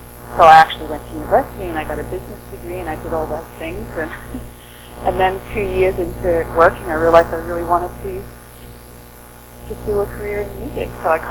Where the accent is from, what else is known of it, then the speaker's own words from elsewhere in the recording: Australia; now in Canada; because I grew up in Australia, on the east coast of Australia.